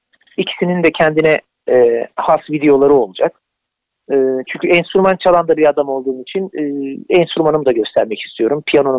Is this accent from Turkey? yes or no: yes; Trabzon, Turkey; Ben de aslen bir Karadenizli olarak. Trabzonlu olarak. Bizim aslımız Trabzonlu.